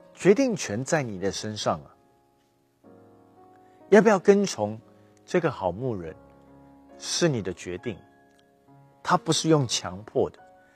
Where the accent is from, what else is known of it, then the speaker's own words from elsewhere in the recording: United States; now in Taiwan; 我那时候是在美国长大的，无论是在美国，后来决定回来台湾。